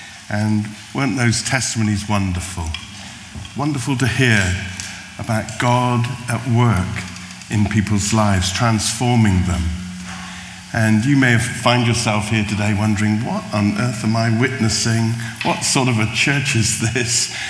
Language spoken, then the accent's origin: English; South West England, United Kingdom; Andrew and I grew up together in the West Country, went to school together